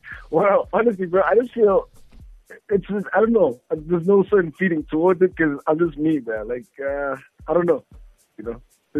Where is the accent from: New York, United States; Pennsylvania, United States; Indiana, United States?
Pennsylvania, United States; Pittsburgh; from Pittsburgh, man.